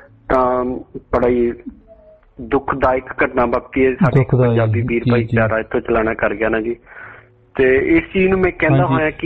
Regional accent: Nawanshahr, Punjab, India; ਮੈਂ ਨਵਾਂਸ਼ਹਿਰ ਜ਼ਿਲ੍ਹੇ ਤੋਂ ਬਿਲੋਂਗ ਕਰਦਾ

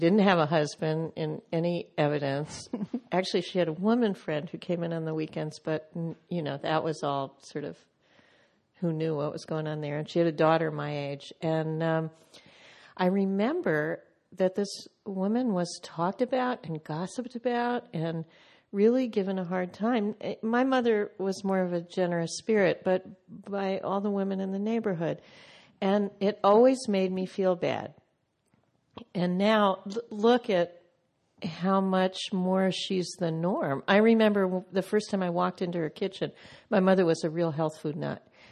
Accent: Long Island, New York, United States; Growing up in Long Island, New York, where I grew up, there was a woman on our block who was a single mother.

